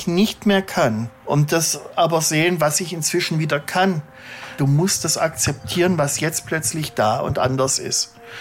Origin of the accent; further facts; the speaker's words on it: Baden-Württemberg, Germany; ich habe es als Schwabe geschafft